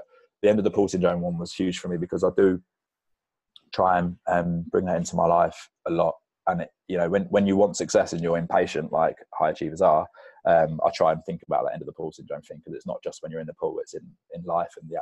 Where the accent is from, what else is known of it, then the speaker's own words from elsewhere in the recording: England, United Kingdom; How are we supposed to do that? We're English.